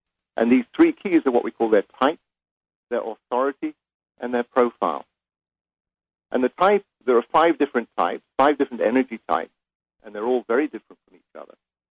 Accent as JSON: {"language": "English", "region": "England", "country": "United Kingdom", "tie": "born or raised there", "said": "I grew up in England. I had a childhood in England. I went to school there"}